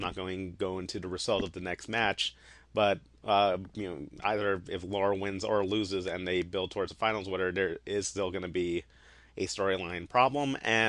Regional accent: California, United States; I grew up in SoCal and took Spanish classes

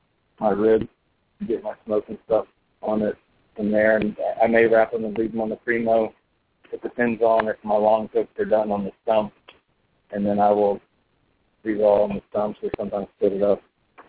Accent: Inverness, Florida, United States; Inverness, Florida.

